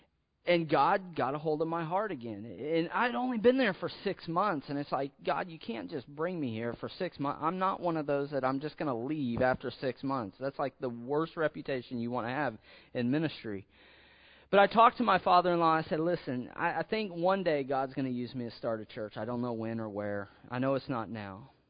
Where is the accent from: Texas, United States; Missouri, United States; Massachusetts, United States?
Missouri, United States; and I'm from Missouri, and I was like, well, I just couldn't get Missouri out of my heart.